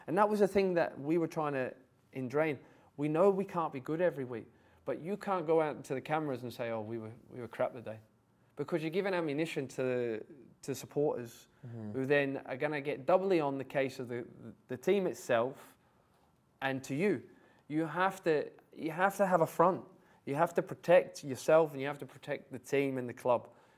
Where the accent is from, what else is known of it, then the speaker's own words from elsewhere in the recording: Middlesbrough, North East England, United Kingdom; I'm from Middlesbrough.